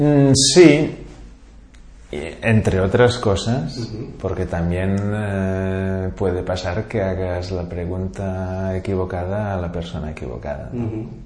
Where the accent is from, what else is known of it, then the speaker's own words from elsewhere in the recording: Barcelona, Catalonia, Spain; soy el único barcelonés del despacho y esto está bien